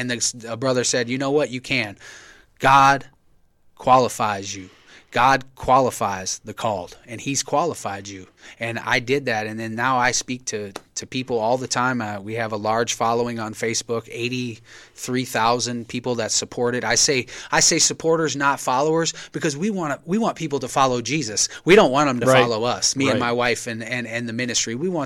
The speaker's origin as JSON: {"language": "English", "region": "Louisiana", "country": "United States", "said": "I'm from Louisiana. I have to explain it in layman's terms."}